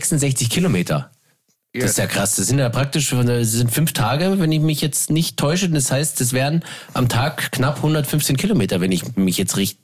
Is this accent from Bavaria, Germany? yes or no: yes; Bavaria, Germany; now in Berlin, Germany; Ich komme ganz aus der Ecke.